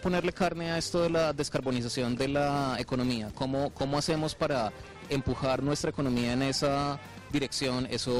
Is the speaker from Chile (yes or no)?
no; Colombia; nosotros como colombianos